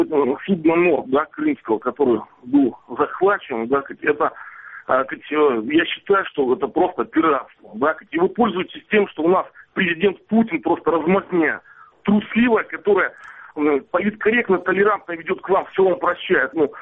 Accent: Simferopol, Crimea, Ukraine; Я в коренном Симферополе родился, в Крыму.

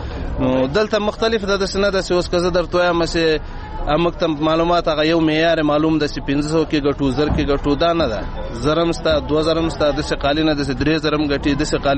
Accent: Logar, Afghanistan; زه د لوګر ولایت اوسیدونکی یم.

